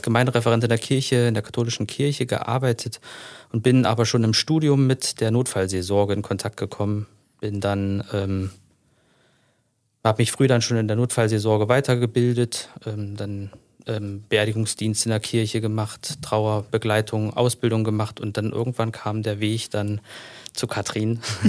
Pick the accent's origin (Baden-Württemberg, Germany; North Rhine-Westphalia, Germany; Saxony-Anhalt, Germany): Saxony-Anhalt, Germany; Wittenberg; moved away; Ich bin jetzt 23 Jahre aus Wittenberg raus und wenn man dann dort ist, wird man sofort begrüßt und geherzt und alles.